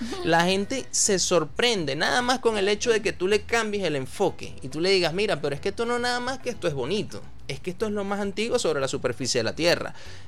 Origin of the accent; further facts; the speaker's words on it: Venezuela; porque nosotros como venezolanos no tenemos edificios de gran, digamos, antigüedad